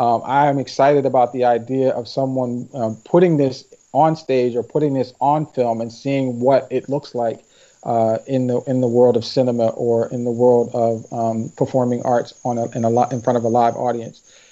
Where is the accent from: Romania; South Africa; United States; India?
United States; Philadelphia, Pennsylvania; also born or lived in Camden, New Jersey; You know, I'm from Philadelphia. I grew up partially in Camden, New Jersey.